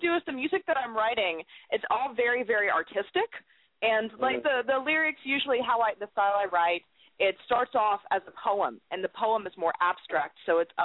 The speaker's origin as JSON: {"language": "English", "town": "San Francisco", "region": "California", "country": "United States", "tie": "born there", "also_born_or_lived": "Alaska", "said": "Yeah. I was born in San Francisco. I don't remember it. I moved shortly after to Alaska. Stayed there for a hot minute."}